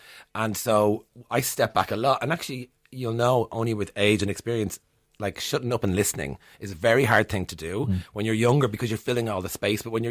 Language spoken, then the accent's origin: English; Ireland; Growing up in Ireland.